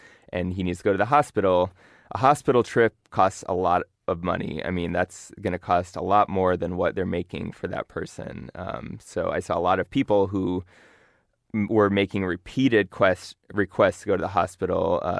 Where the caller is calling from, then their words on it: California, United States; She knows I'm calling from California.